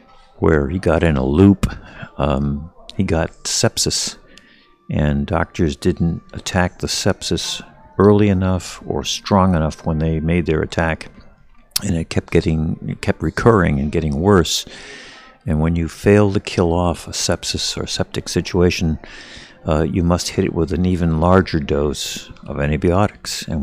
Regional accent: Arizona, United States; in Washington or in my home state of Arizona

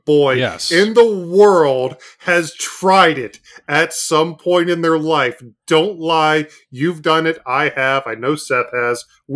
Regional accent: Japan; I grew up in Japan in the early 90s. And I was very young

